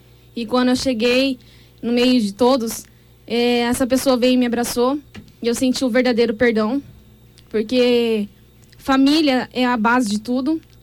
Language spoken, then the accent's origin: Portuguese; Itaporã, Mato Grosso do Sul, Brazil; now in Dourados, Brazil; Eu sou de Itaporã, recentemente, 3 meses, estou morando em Dourados por causa da minha faculdade.